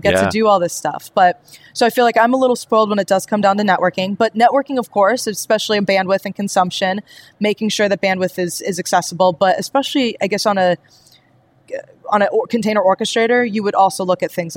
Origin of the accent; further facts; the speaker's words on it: California, United States; I'm from California, so we'll be doing a session then.